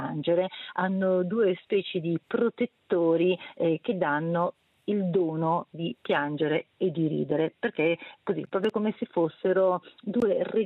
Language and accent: Italian; Brescia, Lombardy, Italy; Io sono bresciana